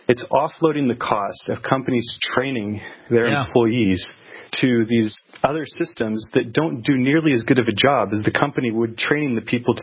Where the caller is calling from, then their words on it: Philadelphia, Pennsylvania, United States; Hey, guys. I'm calling from Philadelphia.